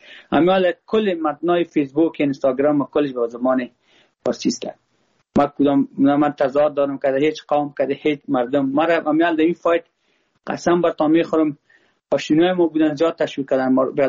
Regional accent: Afghanistan; ما خود ما افغان هستم.

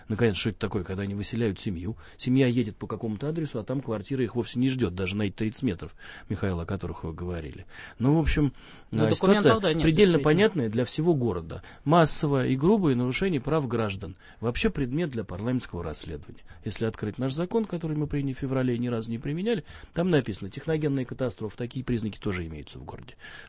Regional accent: Moscow, Russia; Да я вообще как москвич это воспринимаю крайне негативно.

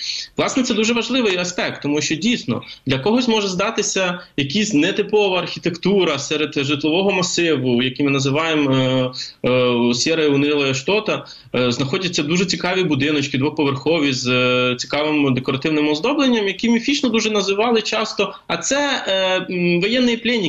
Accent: Vinnytsia, Vinnytsia Oblast, Ukraine; в моїй рідній Вінниці і на сході України

